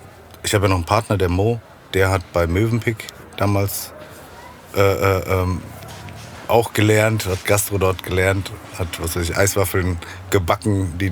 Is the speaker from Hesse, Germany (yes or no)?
yes; Frankfurt, Hesse, Germany; wie wir als Frankfurter eine moderne Apfelweinkneipe sehen würden.